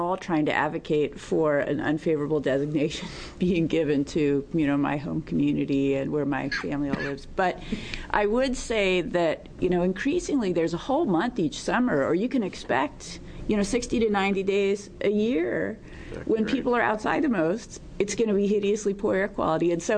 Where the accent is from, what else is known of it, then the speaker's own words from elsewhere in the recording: Oregon, United States; And I grew up in the Rogue Valley, so the Medford column.